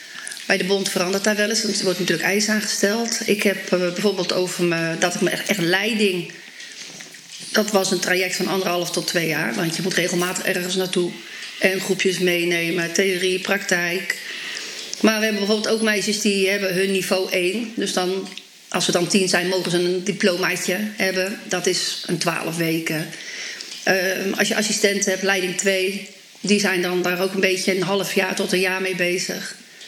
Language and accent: Dutch; Sliedrecht, South Holland, Netherlands; Ik kom uit Sliedrecht